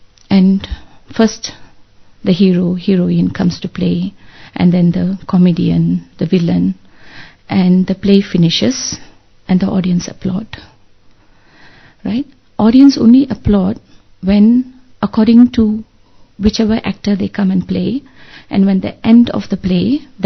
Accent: Singapore; now in New Zealand; I'm basically from Singapore, but now I'm in New Zealand. I've been traveling all over the world.

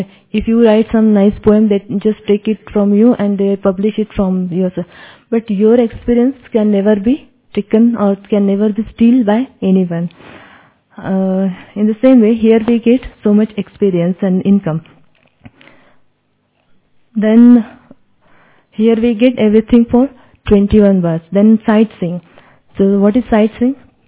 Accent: Mumbai, Maharashtra, India; my hometown is Bombay

